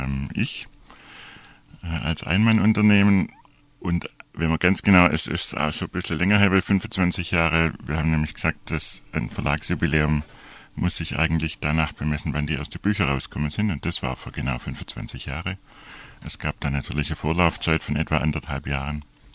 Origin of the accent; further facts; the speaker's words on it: Swabia, Germany; Wie man vielleicht hört, ich versuche Schriftdeutsch zu sprechen, aber wie man vielleicht hört, bin ich selber Schwabe. Und insofern kenne ich mich auch ein bisschen aus, was die Region hier angeht.